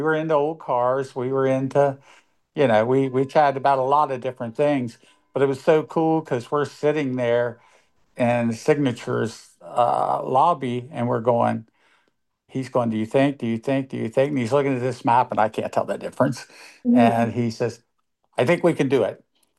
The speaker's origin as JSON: {"language": "English", "region": "Kentucky", "country": "United States", "said": "I'm from Kentucky originally"}